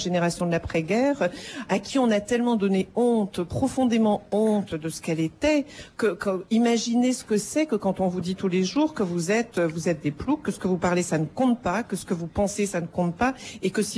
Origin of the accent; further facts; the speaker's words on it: Brittany, France; je viens de Bretagne. Moi, mes parents ne parlaient pas français avant d'aller à l'école. On leur a tellement donné honte de leur langue que quand ils nous ont appris à parler, à mon frère et à moi, ils nous ont appris à parler en français